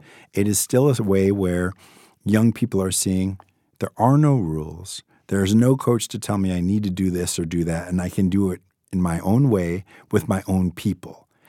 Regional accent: Massachusetts, United States; I'm originally back from the East Coast, from Massachusetts.

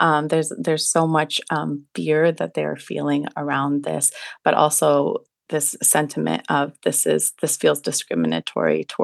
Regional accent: Afghanistan; now in United States; I'm from Afghanistan. My family's from Afghanistan.

